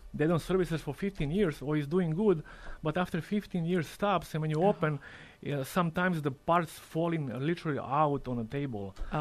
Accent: Croatia; I grew up in Europe, in Croatia, and I wasn't really good in a school.

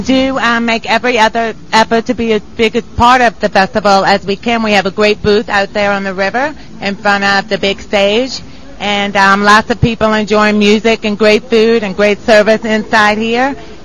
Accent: New Orleans, Louisiana, United States; of course, I'm from here, so New Orleans is my hometown.

